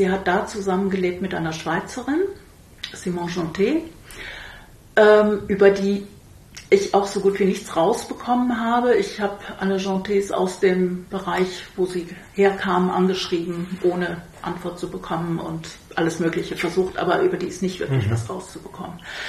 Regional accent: Netherlands; Ich komme aus den Niederlanden, wo auch alles digitalisiert ist

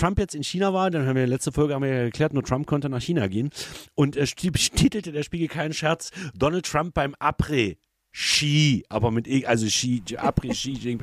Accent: Saxony-Anhalt, Germany; bei uns in Sachsen-Anhalt und auch in den anderen Bundesländern

